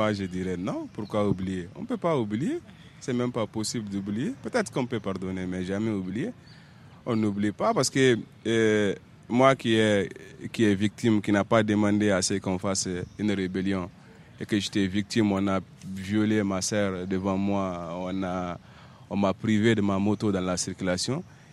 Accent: Mali; On est des Maliens, on a des cœurs un peu souples, on peut pardonner.

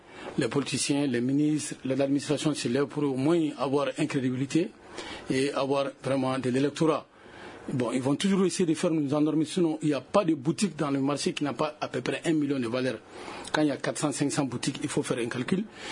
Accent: Mali; nous sommes tous des Maliens.

